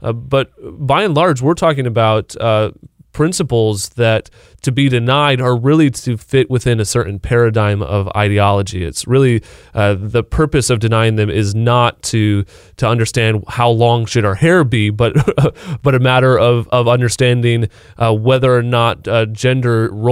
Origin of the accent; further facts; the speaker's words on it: Midwest, United States; But now I'm in New England. I grew up in the Midwest. Now I'm in New England